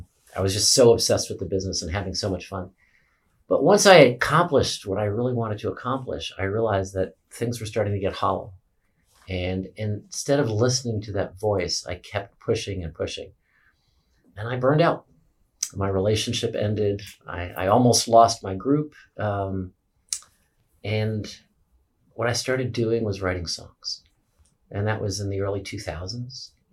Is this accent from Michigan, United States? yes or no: no; Wayne, New Jersey, United States; So I was raised in Wayne, New Jersey, northern New Jersey, the child of two immigrants.